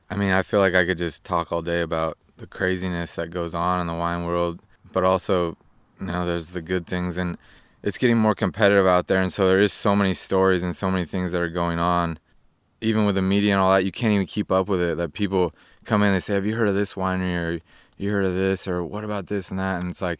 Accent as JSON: {"language": "English", "town": "Healdsburg", "region": "California", "country": "United States", "tie": "born or raised there", "said": "I'm a farmer, really, fifth generation, because I'm from Healdsburg"}